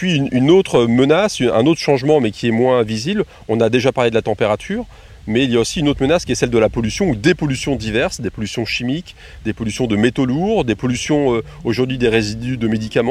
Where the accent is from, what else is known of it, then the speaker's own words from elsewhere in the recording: Mâcon, Bourgogne-Franche-Comté, France; Alors, je suis né à Mâcon. J'ai fait une grande partie de mes études à Mâcon.